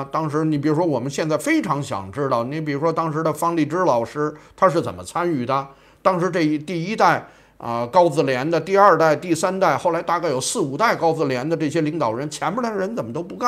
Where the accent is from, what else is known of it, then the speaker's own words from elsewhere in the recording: Beijing, China; 我为自己是当时的一个北京人，作为一个北京人，我已经不是学生了啊，那时候我已经毕业了